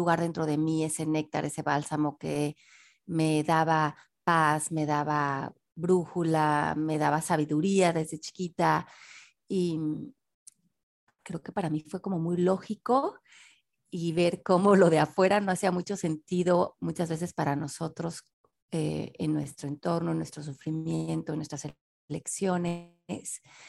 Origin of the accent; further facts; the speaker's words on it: Mexico City, Mexico; born there; nací en la Ciudad de México en 1970.